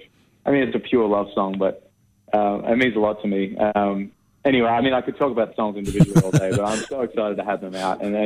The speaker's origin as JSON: {"language": "English", "country": "Australia", "said": "as an Aussie, you know, I've had such a long sort of journey"}